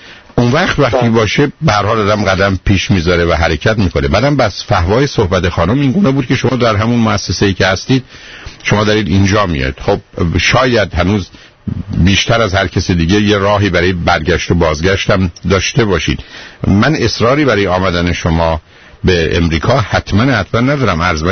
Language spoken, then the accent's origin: Persian; Iran; به عنوان یه ایرانی